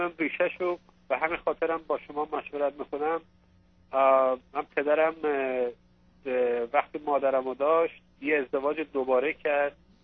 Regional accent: Iran; moved away as an adult; now in Canada; من 34 سالم بود ازدواج کردم. موقع تازه آمده بودم کانادا. 2 سال بود آمده بودم کانادا. بعد از ایرانم فرار کرده بودم.

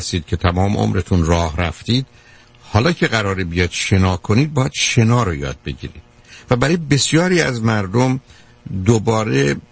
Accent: Iran; من خودم 2 تا فوق لیسانس اقتصاد روانشناسیمو از دانشگاه تهران گرفتم، ولی وقتی اومدم اینجا

